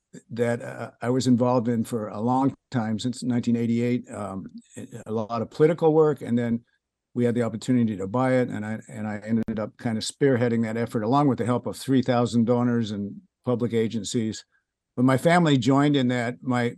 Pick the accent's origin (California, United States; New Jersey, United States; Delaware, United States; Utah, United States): California, United States; Pasadena; You know, and I grew up in Pasadena, and Orange Grove Avenue, you know, it's named after orange groves that no longer exist